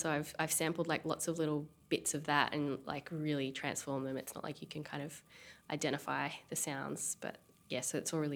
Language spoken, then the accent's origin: English; Australia; I am from Australia. I live in a small town called Clunes, which is a population of about 1,600, but it's 2 hours from Melbourne. So I study in Melbourne, spend a lot of time there as well.